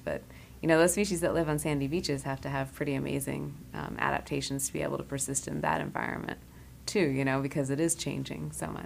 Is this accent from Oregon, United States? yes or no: yes; Corvallis, Oregon, United States; Yeah, I mean, we weren't too far from the ocean there.